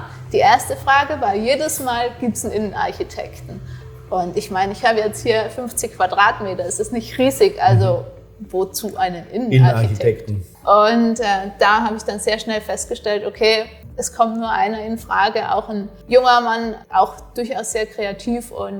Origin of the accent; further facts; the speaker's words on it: Trentino-Alto Adige, Italy; Bei uns in Südtirol wechselt man erst nach der 8. Klasse aufs Gymnasium.